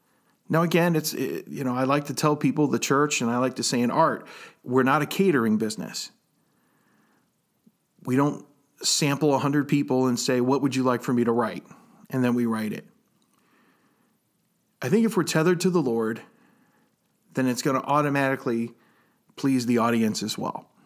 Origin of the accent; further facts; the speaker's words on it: United States; there's this part of us as an artist and probably as an American, frankly, that rises up and says, I don't think so.